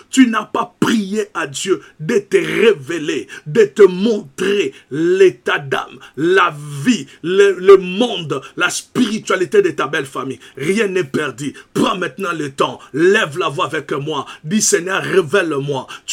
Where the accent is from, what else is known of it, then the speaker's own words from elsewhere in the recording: Kinshasa, DR Congo; moved away as an adult; Moi, je suis du Congo Kinshasa. Souvent, quand j'étais au pays il y a plus de 25 ans